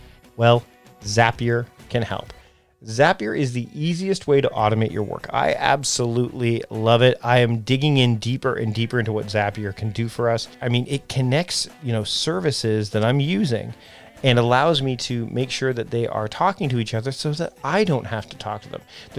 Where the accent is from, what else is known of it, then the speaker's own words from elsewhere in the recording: Canada; And yes, I'm Canadian, so I say Z, not Z.